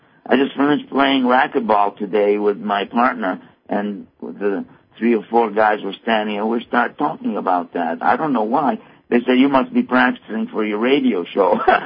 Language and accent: English; Haifa, Haifa District, Israel; for me, having been from the land, and not necessarily from Gaza, I'm from Haifa